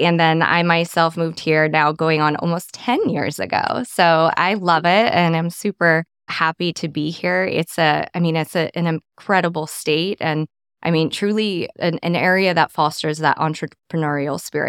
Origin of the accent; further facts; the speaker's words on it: Nazareth, Pennsylvania, United States; No, born and raised in Nazareth, Pennsylvania, actually. My whole family is there